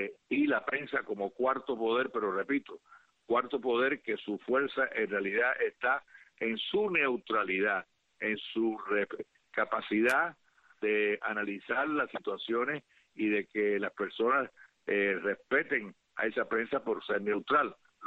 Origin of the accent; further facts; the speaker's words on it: Cuba; soy un veterano de Playa Girón, y un expreso político. Y un expreso político, y he estado luchando por la causa cubana desde que tengo 15 años.